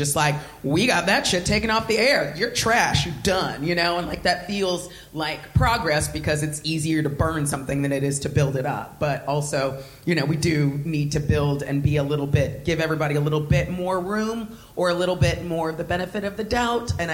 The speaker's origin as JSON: {"language": "English", "country": "United States", "said": "I, being an American, I feel like I recognize the, just the concept that capitalism has fueled"}